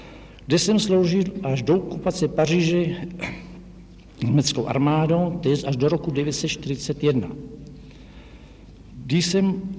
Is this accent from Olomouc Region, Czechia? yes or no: no; Mekoří, Pardubice Region, Czechia; born there; Mekoří, okres Žamberk.